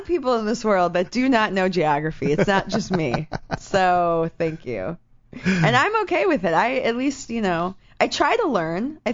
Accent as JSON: {"language": "English", "region": "Midwest", "country": "United States", "said": "Let me tell you, I'm from the Midwest."}